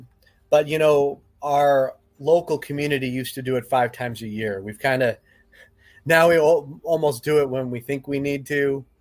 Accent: United States; I'm an American, but my ancestors, my grandpa, my grandma, that generation moved here. They were born in Germany. They moved here.

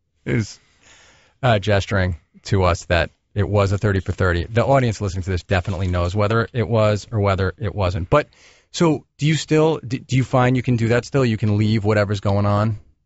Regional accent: New York, United States; Well, I'm a New Yorker, so when I'm in L.A. driving around to Hollywood meetings in the car, we're always going diagonal the whole time.

